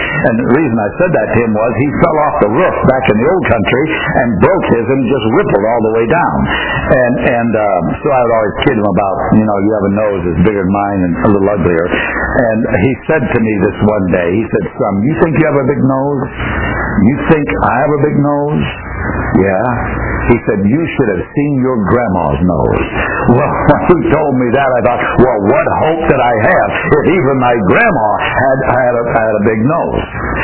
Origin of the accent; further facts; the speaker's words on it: New York, United States; I grew up in New York, where almost everybody has a big nose.